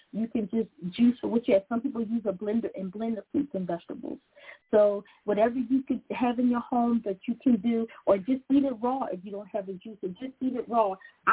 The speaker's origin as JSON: {"language": "English", "town": "Philadelphia", "region": "Pennsylvania", "country": "United States", "said": "and I know I'm from Philly, and I love it"}